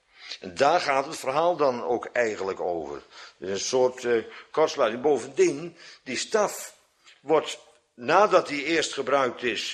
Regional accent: Netherlands; Ja, één daarvan is de Oude Rijn, daar ben ik geboren en getogen aan de Oude Rijn.

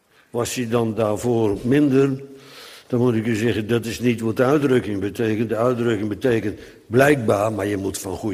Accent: Netherlands; want wij zijn Nederlanders

